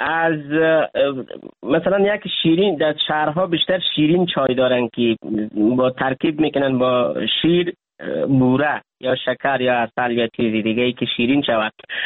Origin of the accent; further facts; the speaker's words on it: Chaharmaghzdara, Badakhshan, Afghanistan; ما در روستای چهارمغزدره ولسوالی کشم به دنیا آمدیم، خاطرات بسیار هم خوب و هم بدی داریم از زندگی در روستای چهارمغزدره زمانی که ما مکتب میخواندیم.